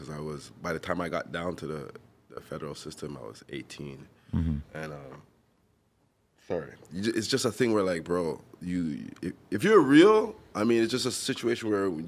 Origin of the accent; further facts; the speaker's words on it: Montreal, Quebec, Canada; born there; I was born in Montreal, by the way.